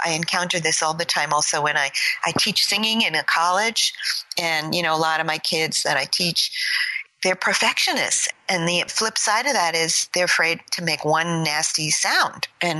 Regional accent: New York, United States; Being a New Yorker, since you brought it up, being a New Yorker, you know, you want to have a certain fashion sense

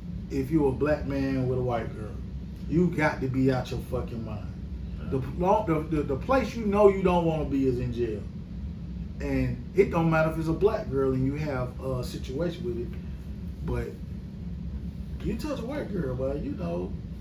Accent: the South, United States; But hey, look, I'm from the South, and he's from the South.

